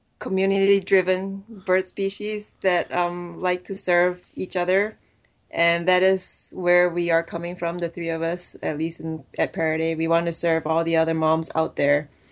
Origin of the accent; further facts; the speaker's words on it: Singapore; moved away as an adult; now in United States; Actually, I grew up in Singapore and I came here to the U.S. for college.